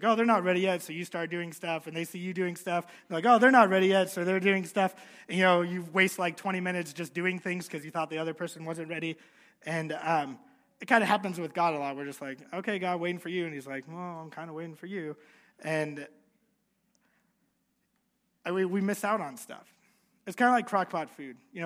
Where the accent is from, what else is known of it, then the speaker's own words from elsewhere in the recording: Des Moines, Iowa, United States; And growing up in Des Moines, all of my family and my cousins were there every Sunday after church.